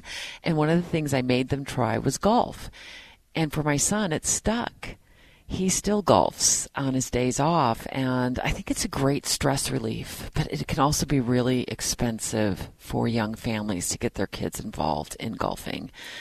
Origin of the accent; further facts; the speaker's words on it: Arizona, United States; now in Utah, United States; I think even $150 to $200 around where I grew up in Arizona, because so many of those golf courses are privately owned and run.